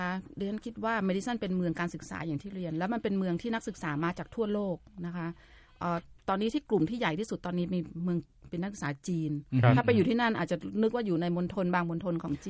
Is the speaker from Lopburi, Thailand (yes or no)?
no; Chiang Mai, Thailand; ดิฉันเรียนนิดนึงว่าดิฉันมาจากเชียงใหม่ซึ่งเป็นเมืองคล้ายๆกันคือเป็นเมืองที่มีมหาวิทยาลัยขนาดใหญ่นะคะ